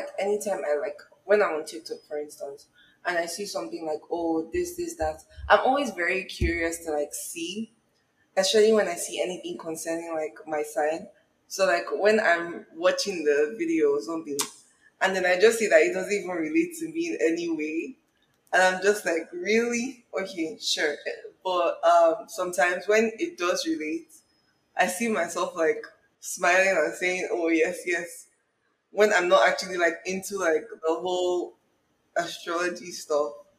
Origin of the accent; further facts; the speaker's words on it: Nigeria; I'm currently in California, Malibu to be precise. I'm Nigerian.